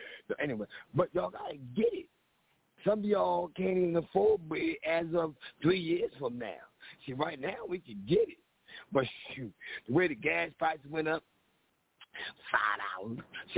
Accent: Philadelphia, Pennsylvania, United States; and I say yo, because I'm from Philly. We always say yo. So I say yo.

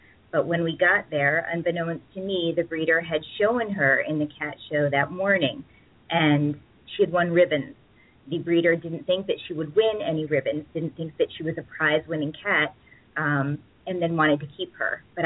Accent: Ohio, United States; It was very much an idyllic childhood, a quintessential middle American childhood. I grew up in Ohio.

